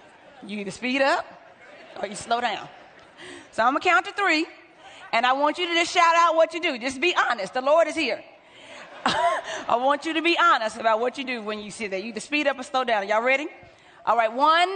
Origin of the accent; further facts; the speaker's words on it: Texas, United States; Hold on now. I'm from Texas.